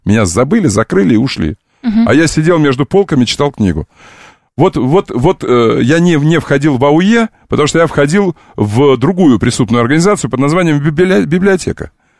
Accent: Far East, Russia; Я люблю дальневосточников. Я сам дальневосточник.

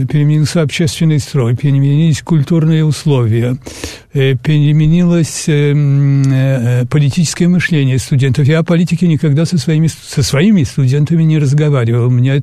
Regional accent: Poland; Russian is a second language; also born or lived in Moscow, Russia; я говорю по-русски довольно прилично, потому что я москвич по рождению, и 8 лет первой жизни здесь я прожил. Но и мама моя по-русски говорила, я не забыл, поэтому, но я поляк, конечно.

